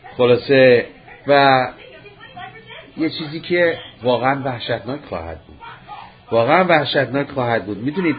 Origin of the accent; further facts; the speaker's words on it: Iran; من مثلا ایرانیم،